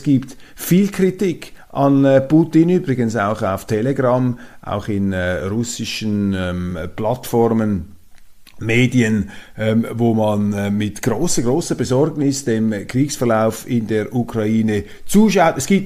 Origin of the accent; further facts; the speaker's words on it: Switzerland; Als Schweizer hat man ja nicht romantische Veranlagung gegenüber gewissen Unternehmen.